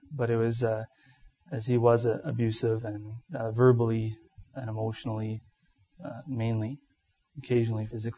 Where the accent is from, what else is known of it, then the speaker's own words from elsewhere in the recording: Timmins, Ontario, Canada; I was born and raised in Timmins